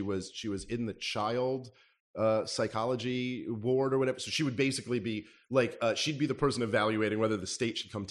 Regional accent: Brooklyn, New York, United States; when I was a kid growing up in Brooklyn

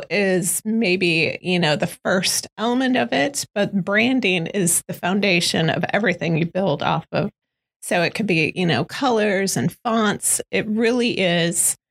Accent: Kansas City, Missouri, United States; so I came from Kansas City, which a lot of people don't know is a very big creative hub.

